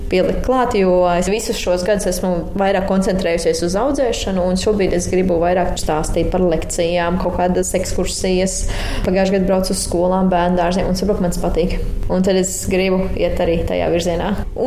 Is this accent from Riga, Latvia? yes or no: no; Talsi, Kurzeme, Latvia; es saku, es no Talsiem